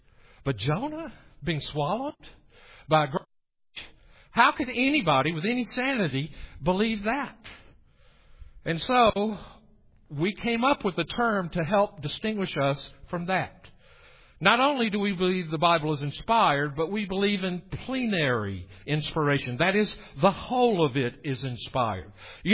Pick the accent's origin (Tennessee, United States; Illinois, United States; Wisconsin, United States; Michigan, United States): Tennessee, United States; I grew up in Tennessee, if you can't tell already.